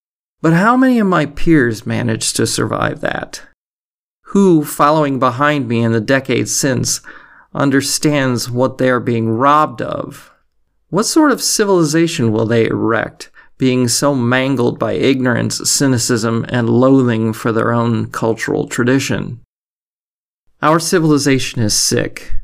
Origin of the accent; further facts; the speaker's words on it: Midwest, United States; Growing up in the Midwest in the 70s and 80s, the chances of that happening were very low for me.